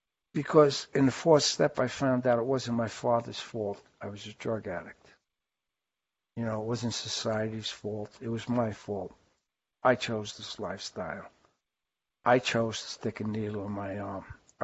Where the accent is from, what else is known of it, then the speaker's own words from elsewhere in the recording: New York, United States; And growing up in New York, they told me no tattoos, no identifying marks